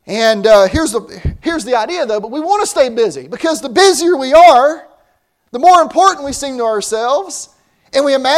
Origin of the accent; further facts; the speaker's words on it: the South, United States; I grew up in the South. I like sweet tea, cold tea.